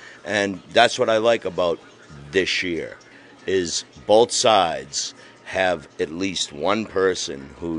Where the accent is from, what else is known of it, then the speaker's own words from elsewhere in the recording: United States; My right as an American is I can hate them all equally.